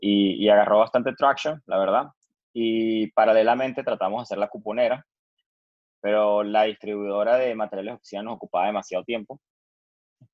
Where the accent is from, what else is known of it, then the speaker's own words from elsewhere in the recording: Venezuela; moved away as an adult; now in Miami, United States; Bueno, soy venezolano. Cuando tenía 19 años me mudé a Miami.